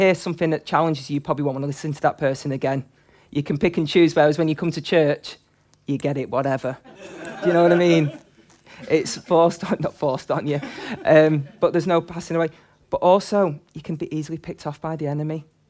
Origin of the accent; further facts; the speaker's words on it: Manchester, North West England, United Kingdom; And this is growing up in Manchester, this isn't anything I've seen in Liverpool